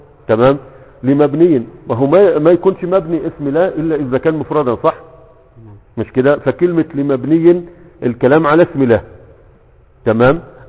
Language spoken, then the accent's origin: Arabic; Egypt